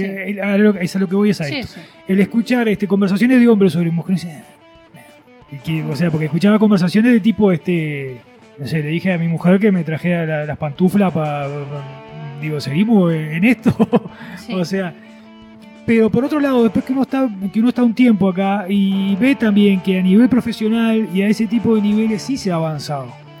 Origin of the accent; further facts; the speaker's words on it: Uruguay; now in Venezuela; yo soy uruguayo